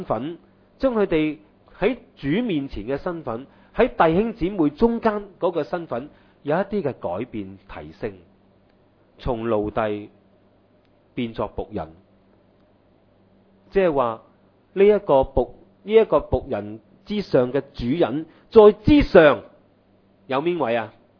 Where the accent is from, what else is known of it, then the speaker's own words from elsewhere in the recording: China; 我哋中国人话咧，百忍咧就可以成金